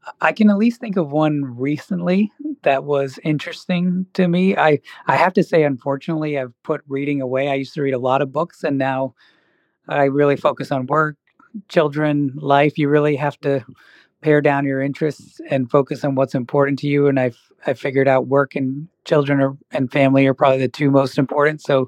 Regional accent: New Zealand; born there; I was born in New Zealand, so I still like rugby

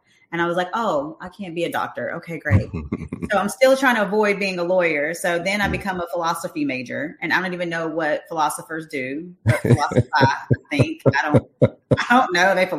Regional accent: Hickory, North Carolina, United States; But the background for me is I grew up in Hickory, North Carolina. So I'm a country girl at heart.

